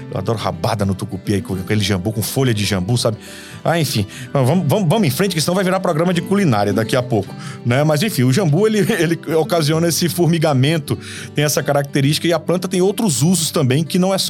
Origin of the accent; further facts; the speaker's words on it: Acre, Brazil; Eu sou acriano, né? Sou dali da região norte.